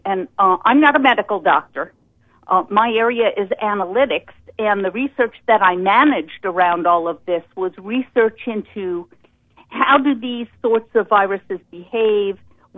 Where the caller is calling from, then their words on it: New York, United States; I'm calling from the Mid-Hudson Valley area of New York State, and that is pretty close to where West Point is.